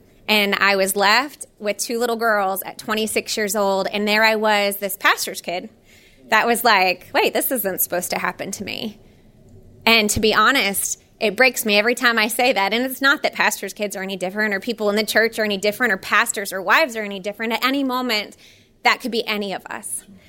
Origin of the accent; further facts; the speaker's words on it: Florida, United States; I was raised in the church. I've tried to meet as many of you coming in that door as possible, but I was born in Florida.